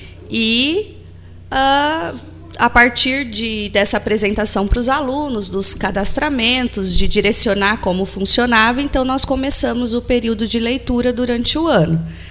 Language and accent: Portuguese; São Paulo, Brazil; é pelo meu sotaque, dá para perceber que eu não sou gaúcha, né? Eu sou paulista, né? Já rodei bastante o Brasil, porque meu pai, ele trabalhava em construções de hidrelétricas, então eu conheço praticamente quase todos os estados brasileiros